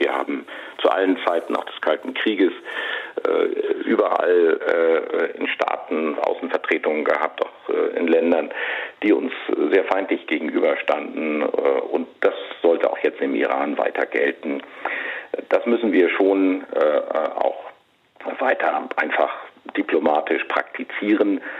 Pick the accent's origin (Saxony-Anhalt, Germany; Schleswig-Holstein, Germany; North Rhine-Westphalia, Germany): Schleswig-Holstein, Germany; Ich komme ja aus Schleswig-Holstein